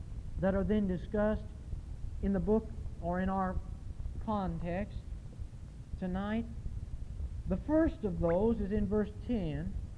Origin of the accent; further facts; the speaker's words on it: Idaho, United States; on top of a mountain by Sun Valley in my home state of Idaho